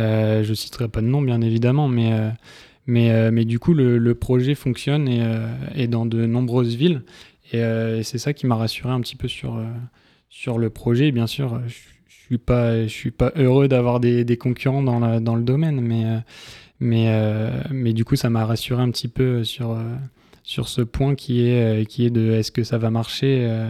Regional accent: Amiens, Hauts-de-France, France; Alors, parce que je suis amiénois de pure souche. Je suis né à Amiens

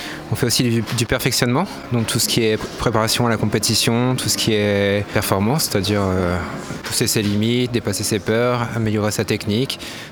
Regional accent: Stella, Hauts-de-France, France; now in Amiens, France; j'ai 37 ans et je skate depuis environ 25 ans. Et je suis originaire du coup de Stella et j'habite depuis plus de 10 ans maintenant sur Amiens.

